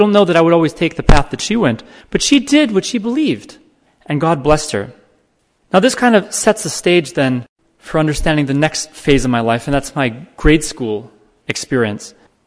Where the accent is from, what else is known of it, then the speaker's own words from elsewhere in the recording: Downers Grove, Illinois, United States; Now, I grew up outside of Chicago. My mother was a Norwegian immigrant that came to America to marry my dad. My dad was Italian-American. They lived outside of Chicago in a small town called Downers Grove.